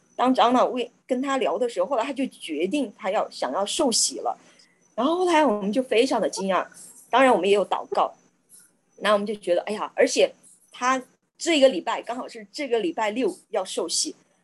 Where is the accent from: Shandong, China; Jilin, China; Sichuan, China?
Sichuan, China; 她也是四川人，我也是四川人